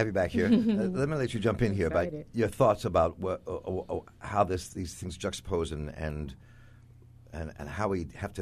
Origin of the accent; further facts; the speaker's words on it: Baltimore, Maryland, United States; But for all my life growing up in Baltimore, it was called Greenmount West.